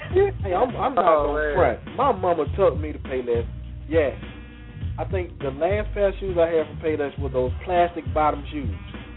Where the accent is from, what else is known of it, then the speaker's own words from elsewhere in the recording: Florida, United States; that candy lady, we had one down in Florida. When I was growing up in Florida, man, she used to sell coconut juice.